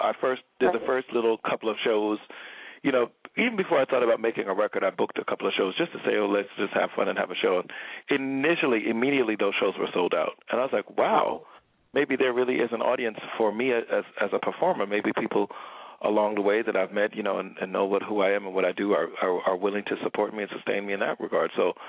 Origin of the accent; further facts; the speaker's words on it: Teaneck, New Jersey, United States; also born or lived in The Bronx; now in Brooklyn, United States; I was born in the Bronx, raised in Teaneck, New Jersey, but I think of my home as Brooklyn, because that's where I've been living since 1995